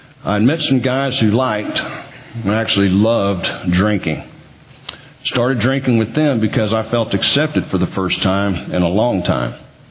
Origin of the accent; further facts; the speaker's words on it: Irving, Texas, United States; As I was growing up in Irving, Texas, our family was one of the founding families of a neighborhood church.